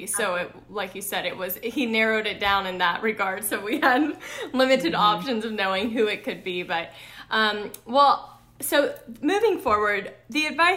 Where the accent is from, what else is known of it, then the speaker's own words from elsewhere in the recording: Louisiana, United States; And so I'm from the South, I'm from Louisiana.